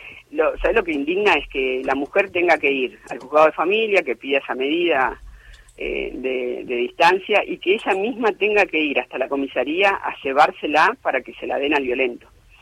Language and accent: Spanish; Santa Fe, Argentina; porque soy santafesina